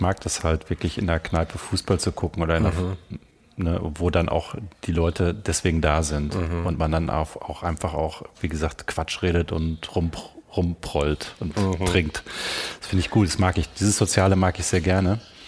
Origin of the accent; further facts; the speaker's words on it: Germany; moved away as an adult; now in Vienna, Austria; Ich kam ja als Piefke nach Österreich, nach Wien, noch relativ unbeleckt, kannte Wien kaum.